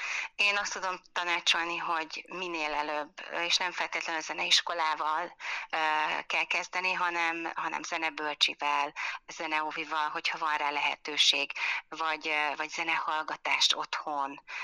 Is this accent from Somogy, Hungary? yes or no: no; Szekszárd, Tolna, Hungary; Szekszárdon születtem, Szekszárdon jártam, ott kezdtem a pályafutásomat a zeneiskolában, ott Márta növendékeként.